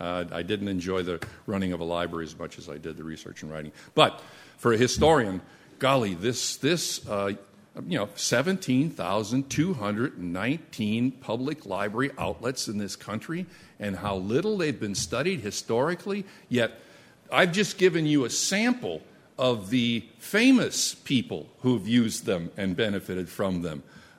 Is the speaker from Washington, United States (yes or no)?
no; Wisconsin, United States; a small college, Lawrence University in Appleton, Wisconsin, which was near my hometown.